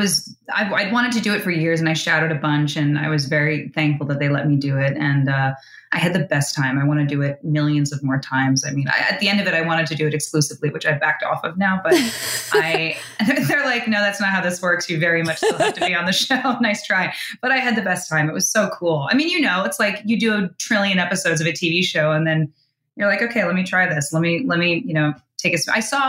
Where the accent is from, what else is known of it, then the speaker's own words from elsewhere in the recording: New Jersey, United States; Bergen County. I'm like, you know, 20 outside the city. So I spent most of my time either in New Jersey or New York City growing up.